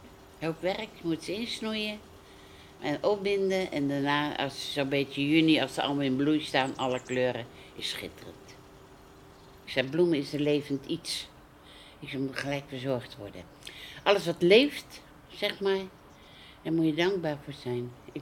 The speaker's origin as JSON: {"language": "Dutch", "town": "The Hague", "region": "South Holland", "country": "Netherlands", "said": "Ik ben een echte Hagenees."}